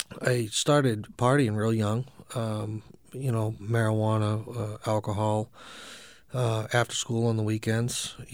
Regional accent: Salem, New Hampshire, United States; so I came to New Hampshire, you know, which is home for me. I grew up in Salem.

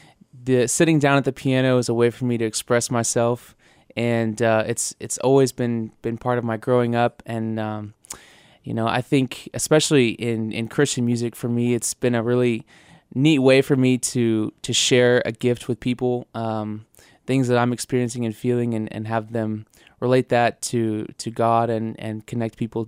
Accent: Fort Worth, Texas, United States; now in Campbell, United States; Sure. Well, I'm from Fort Worth, Texas, and but I'm based here in Campbell.

